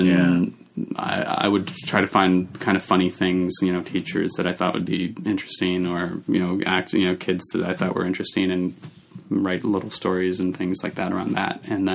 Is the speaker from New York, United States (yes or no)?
yes; New York City, New York, United States; I grew up in New York. Yes, guy? I grew up in Greenwich Village. So that was a nice place to grow up. I grew up right next to the Quad Cinema